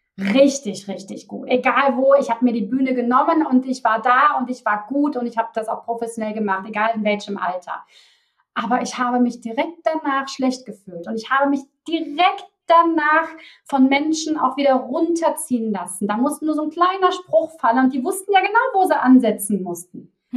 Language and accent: German; Cologne, North Rhine-Westphalia, Germany; accent: Cologne dialect; Da kommt auch mein Kölner Dialekt durch.